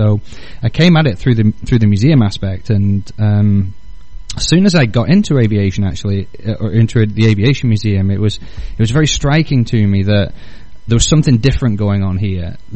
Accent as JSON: {"language": "English", "region": "England", "country": "United Kingdom", "tie": "born or raised there", "said": "I was born in Northern England, and first 25 years of my life"}